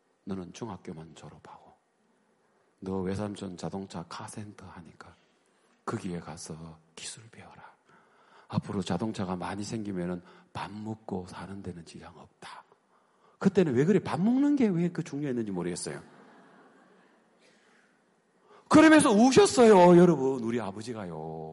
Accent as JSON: {"language": "Korean", "town": "Hapcheon", "region": "South Gyeongsang", "country": "South Korea", "tie": "born or raised there", "lives_now": "Daegu, South Korea", "said": "합천이 고향이에요. 합천 가요. 합천에서 대구로 나와가지고 왜 나왔느냐? 우리 원래 고향이 있어요. 해인사 그 절 위에 하늘 아래 첫 동네예요."}